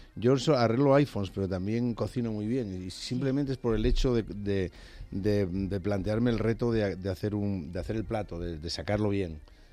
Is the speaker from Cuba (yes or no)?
no; Asturias, Spain; no para decir que somos asturianos y los demás son distintos o peores